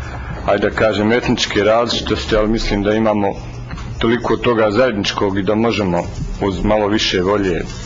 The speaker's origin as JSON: {"language": "Bosnian", "country": "Bosnia & Herzegovina", "said": "moja domovina Bosna i Hercegovina"}